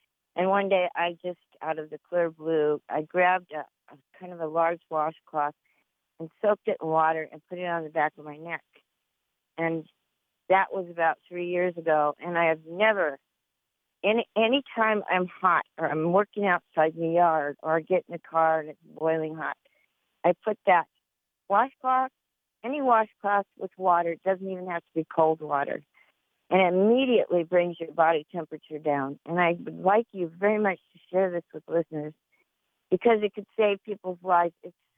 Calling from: Big Island, Hawaii, United States; I'm calling from the Big Island.

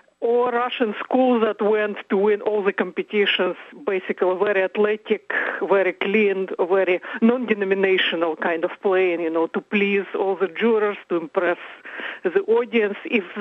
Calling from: Paris, Île-de-France, France; It's a long distance. I'm calling from Paris at the moment.

